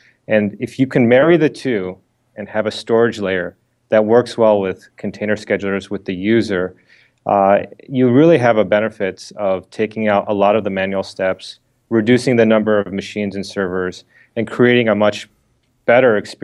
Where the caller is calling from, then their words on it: Redwood City, California, United States; I'm calling in from the Bay Area, Redwood City, just south of San Francisco.